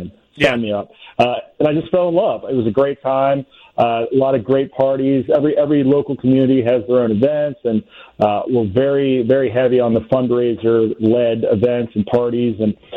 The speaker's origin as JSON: {"language": "English", "town": "Cincinnati", "region": "Ohio", "country": "United States", "moved": "as an adult", "lives_now": "Los Angeles, United States", "said": "I'm originally from Cincinnati, Ohio. I moved from the Midwest out to LA for law school back in 2009."}